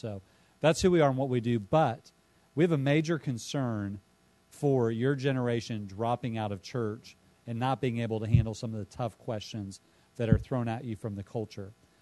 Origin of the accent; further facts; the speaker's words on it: Illinois, United States; If you know Chicago, I'm from Illinois.